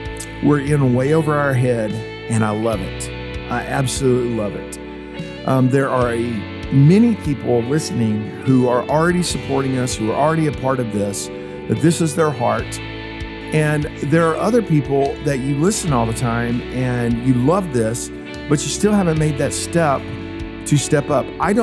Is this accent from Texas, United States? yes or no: yes; Glen Rose, Texas, United States; Over in the city of Glen Rose, which is my hometown